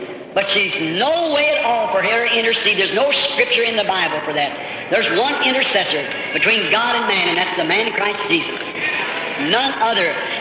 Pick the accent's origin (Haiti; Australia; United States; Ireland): Ireland; My people are Catholic. I'm an Irishman. My mother and father both are Catholic people, come from Catholic families.